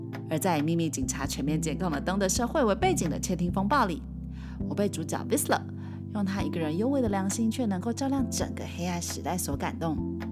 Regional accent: Taiwan; now in Germany; 让不熟悉台湾的外国朋友有机会可以透过电影来了解我出生的土地，我来自的地方。

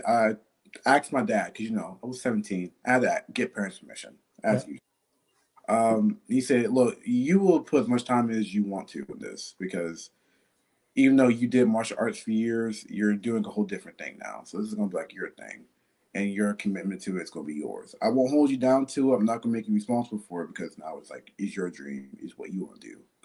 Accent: Pittsburgh, Pennsylvania, United States; Like, yeah, I'm from Pittsburgh. I guess technically I've lived here the longest of my life.

